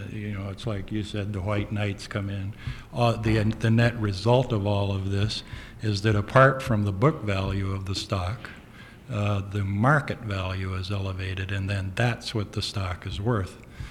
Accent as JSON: {"language": "English", "town": "Kotzebue", "region": "Alaska", "country": "United States", "tie": "born or raised there", "said": "even though I was raised in Kotzebue"}